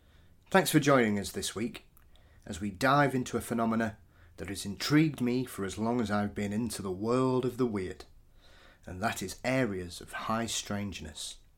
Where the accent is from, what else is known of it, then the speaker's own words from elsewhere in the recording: Yorkshire and the Humber, United Kingdom; especially as I refer to as a Yorkshireman.